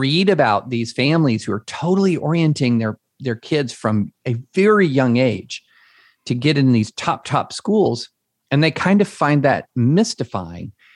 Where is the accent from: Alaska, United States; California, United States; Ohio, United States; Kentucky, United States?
Kentucky, United States; Georgetown; So I grew up in Georgetown, Kentucky at the time. Now you guys know Georgetown is a pretty big town. It's got a huge Toyota plant.